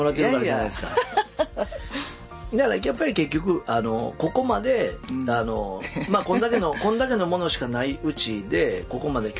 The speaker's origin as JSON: {"language": "Japanese", "town": "Ibaraki", "region": "Osaka", "country": "Japan", "tie": "born or raised there", "said": "ちょっと田舎なんですよ、どっちか言ったらね、大阪府内で茨城市ですけど"}